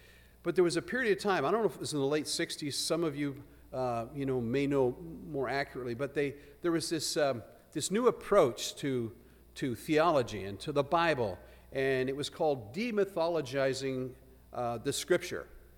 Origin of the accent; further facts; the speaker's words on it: Manitoba, Canada; when we were growing up, we would go regularly to a church in my hometown, Manitoba. It was called St. Paul's United.